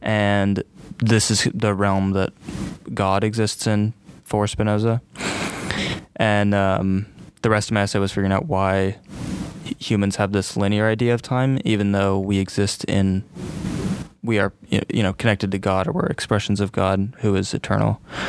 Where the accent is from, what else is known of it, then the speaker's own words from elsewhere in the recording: San Francisco, California, United States; I'm a junior here at AUP. I'm from San Francisco.